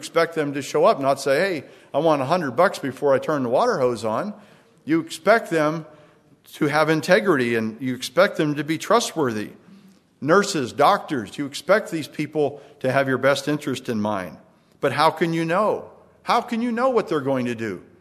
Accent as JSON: {"language": "English", "region": "California", "country": "United States", "said": "But I came from California"}